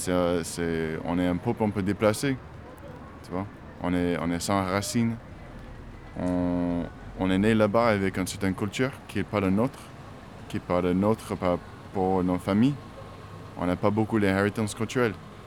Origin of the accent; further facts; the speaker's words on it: United States; French is a second language; Moi, je suis américain, donc ça veut dire des racines un peu partout, mais on est déracinés dans un certain sens aussi.